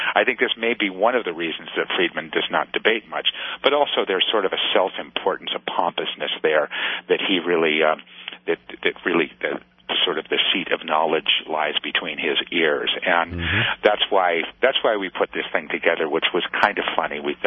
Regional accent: California, United States; I grew up in the Bay Area

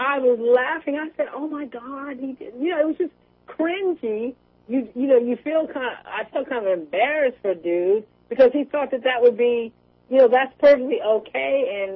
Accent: California, United States; I'm from California. I'm like, whatever.

